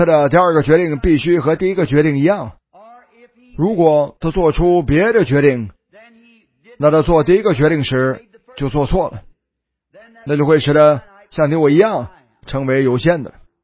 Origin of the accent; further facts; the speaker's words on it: South, China; 我是南方人，对我来说是晚餐。